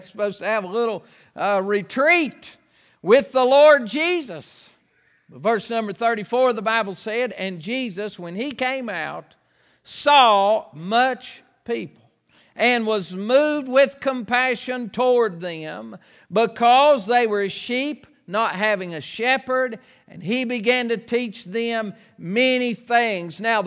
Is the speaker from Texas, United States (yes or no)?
no; Boone, North Carolina, United States; I was thinking about growing up. I grew up here, born and raised in Boone, North Carolina.